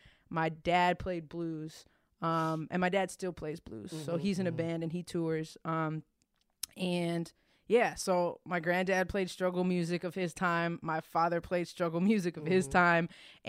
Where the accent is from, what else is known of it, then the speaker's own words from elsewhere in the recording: San Francisco, California, United States; Born and raised San Francisco.